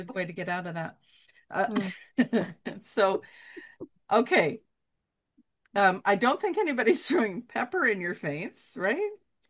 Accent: Oregon, United States; If you didn't figure it out, I'm from Oregon.

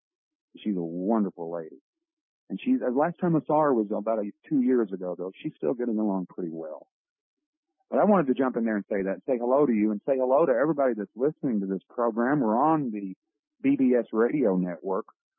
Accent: Kentucky, United States; We have, down in my home country, I know you're probably familiar with this place, we have the seed time on the Cumberland in Letcher County, Kentucky, near Harlan County

